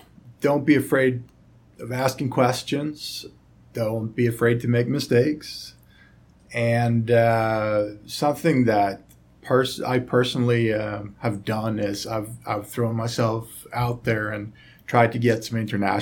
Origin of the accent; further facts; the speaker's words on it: Sweden; English is a second language; because I'm from Sweden